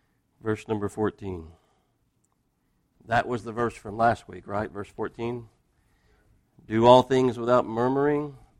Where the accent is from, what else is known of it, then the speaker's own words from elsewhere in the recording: Texas, United States; We're from Texas. We go down to Galveston and the water's brown and the sand's brown and there's seaweed everywhere.